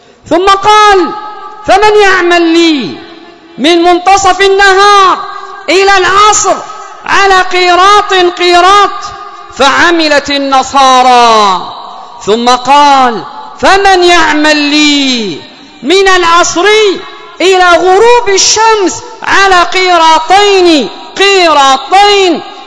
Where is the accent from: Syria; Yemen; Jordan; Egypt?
Yemen; اللهم من أراد بلادنا اليمن وسائر بلاد المسلمين بخير فوفقه لكل خير